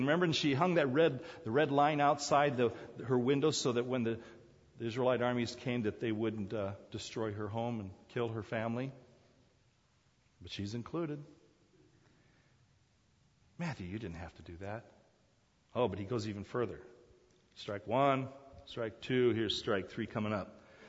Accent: South Korea; I grew up in Korea, as you know, and every summer we would go to the beach there.

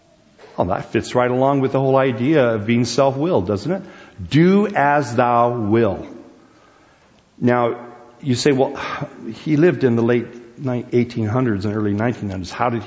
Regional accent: United States; Especially as an American. Because Americans are so self-willed. We're so determined.

